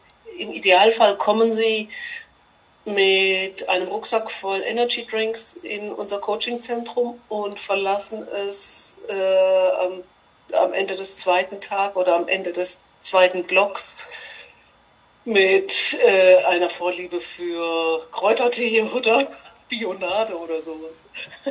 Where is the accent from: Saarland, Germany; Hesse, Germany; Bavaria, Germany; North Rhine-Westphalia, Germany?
Hesse, Germany; Ich komme aus dem Mittelpunkt von Deutschland. Ich glaube, es ist der geografische Mittelpunkt von Deutschland. Gambacher Kreuz, da wo sich die Nord-Süd-Achse kreuzt, 40 Kilometer nördlich von Frankfurt in Hessen. Lich genau genommen.